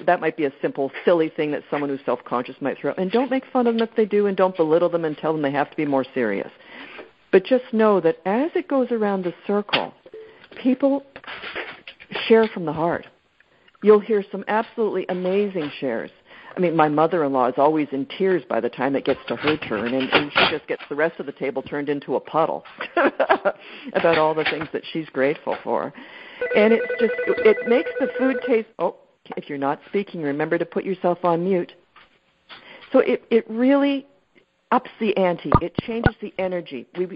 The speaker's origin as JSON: {"language": "English", "country": "Canada", "said": "So now, what's kind of neat for us, being for me being Canadian"}